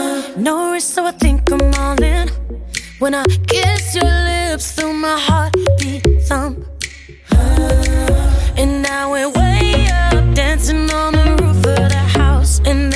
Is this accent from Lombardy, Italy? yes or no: yes; Milan, Lombardy, Italy; sono milanese.